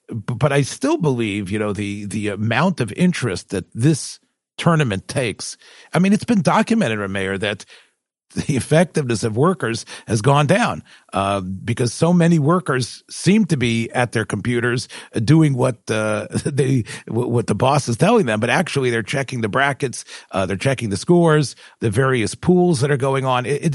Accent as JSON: {"language": "English", "town": "Memphis", "region": "Tennessee", "country": "United States", "said": "I'm from Memphis. We've talked about, of course, you know, our connection through Memphis."}